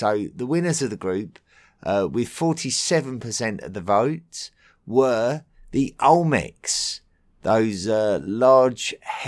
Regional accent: England, United Kingdom; especially for me being an Englishman

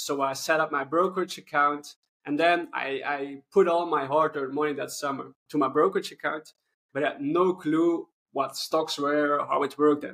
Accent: Belgium; And it was a Belgian company. I'm from Belgium.

